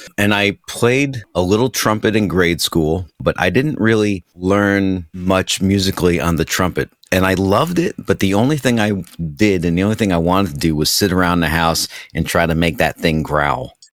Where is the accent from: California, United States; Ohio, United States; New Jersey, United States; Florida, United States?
New Jersey, United States; Yes, born and raised in New Jersey, about a half hour outside of New York City, and about an hour also the other way outside of Philadelphia area.